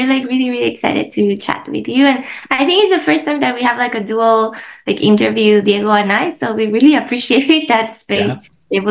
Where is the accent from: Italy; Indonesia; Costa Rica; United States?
Costa Rica; I was born and I was raised in Costa Rica. I lived my whole life there. So I very much identify as a Costa Rican and a Latina.